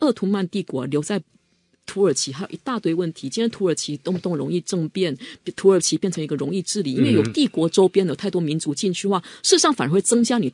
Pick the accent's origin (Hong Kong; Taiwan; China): Taiwan; 所以我们这个台湾现在不愿意回归中国，